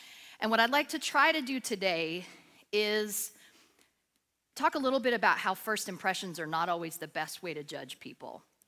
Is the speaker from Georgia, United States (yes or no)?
yes; Atlanta, Georgia, United States; And a lot of you know that I grew up in Unity Church. I grew up in Unity in Atlanta since I was 6 years old. And so for me, this is home.